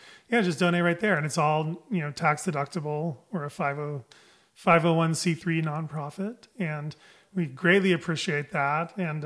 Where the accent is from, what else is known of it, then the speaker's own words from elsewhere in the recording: South Carolina, United States; I mean, I love the South. I grew up in South Carolina as a young kid, and I really have a heart for that area.